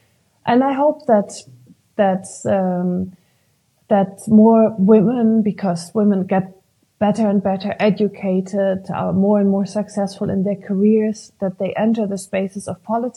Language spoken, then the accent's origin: English; Germany; I'm from Germany. It's also a relatively conservative country